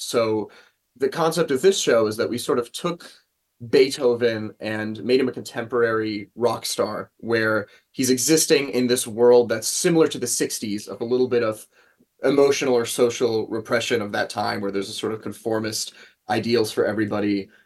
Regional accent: New York, United States; I grew up performing around the Capital Region. I did performances at SLOC, and, you know, I went to Niskayuna High School

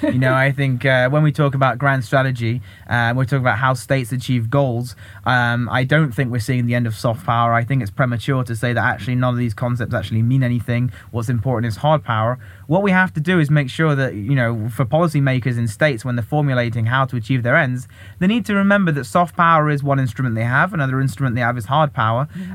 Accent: United Kingdom; born there; the UK, which, as you can tell from my accent, is the country where I was originally born.

